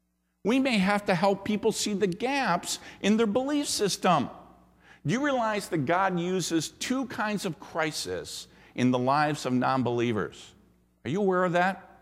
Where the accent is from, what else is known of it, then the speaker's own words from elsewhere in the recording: Singapore; or since I was from Singapore, I'd like to say the Singaporeans, because they're polytheist as well.